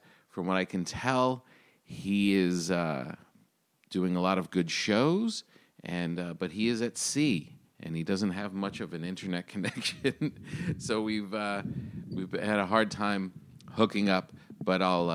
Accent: New Jersey, United States; Those are two shows around my home state of New Jersey, and I hope that people come out.

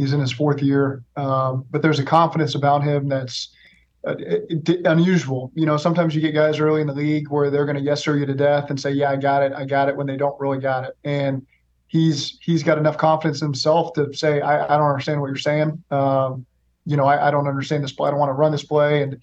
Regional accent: Oklahoma, United States; moved away as an adult; also born or lived in Cincinnati; man, I'm from Oklahoma. I've lived in Cincinnati. I got to move to LA.

